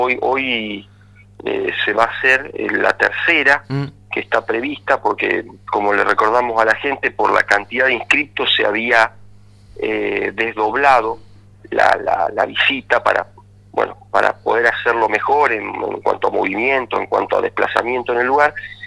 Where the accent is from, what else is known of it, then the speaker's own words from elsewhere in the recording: Santa Fe, Argentina; para, por un momento, tener una fecha en el calendario para pensarnos como santafesinos